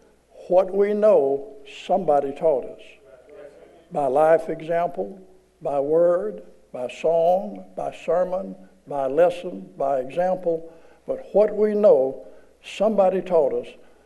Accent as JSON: {"language": "English", "region": "Arkansas", "country": "United States", "tie": "born there", "said": "I was born in Arkansas. Give me a break."}